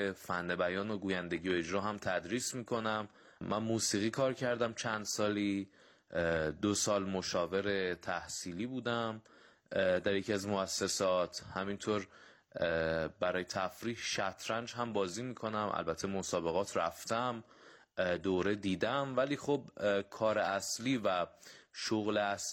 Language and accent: Persian; Kashan, Isfahan, Iran; born there; 1376 هم و 24 سالمه. لیسانس رشته روانشناسی دارم و در کاشان متولد شدم.